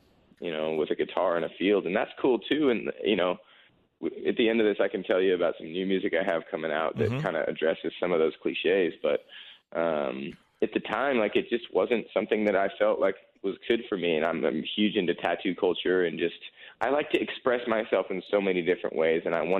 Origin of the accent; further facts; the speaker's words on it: West Coast, United States; I come from the West Coast, you know what I mean?